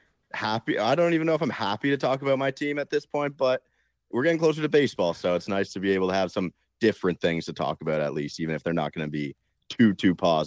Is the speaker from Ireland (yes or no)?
no; Ontario, Canada; Yeah, I'm about 40 minutes outside of Toronto.